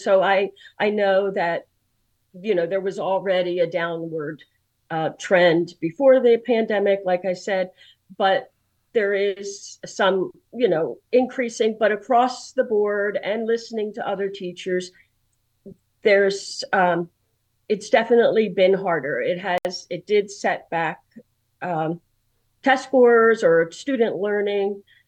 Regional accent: Baltimore, Maryland, United States; I grew up in West Baltimore where the riots were, and it was predominantly black.

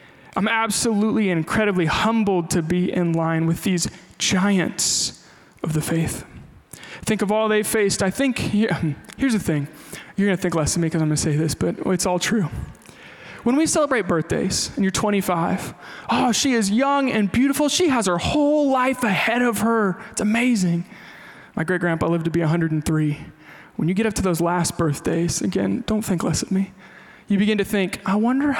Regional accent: Kansas, United States; Man, maybe it's because I'm from Kansas and I like barbecue.

